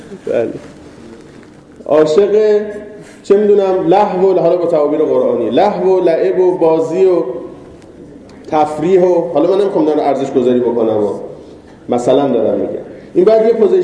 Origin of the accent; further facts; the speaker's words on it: Tehran, Tehran Province, Iran; now in Qom, Iran; من خودم چون حالا بچه تهران هستم و خب سالیان سالم که قم زندگی کردیم و تحصیل کردیم